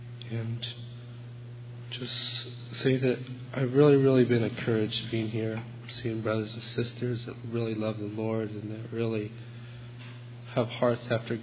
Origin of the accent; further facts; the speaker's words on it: Alaska, United States; from Alaska.